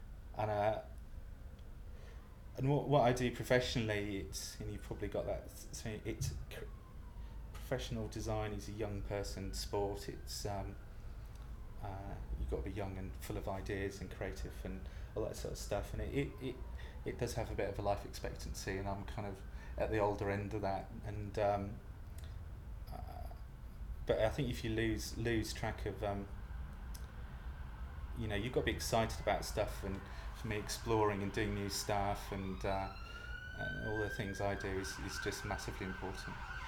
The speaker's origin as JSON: {"language": "English", "town": "Ludlow", "region": "West Midlands", "country": "United Kingdom", "tie": "born or raised there", "said": "Scottish family, I was born and bred in Shropshire in the West Midlands, born in a lovely town called Ludlow. My parents came south."}